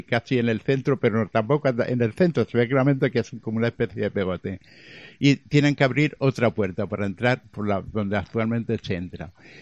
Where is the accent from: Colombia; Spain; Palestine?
Spain; Castillo de Bayuela, Castilla-La Mancha; yo que además soy de Castillo de Valvera